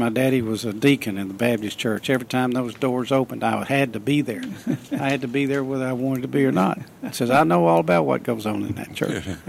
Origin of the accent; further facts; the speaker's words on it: Scotland, United Kingdom; We're from Scotland. We have shorter legs.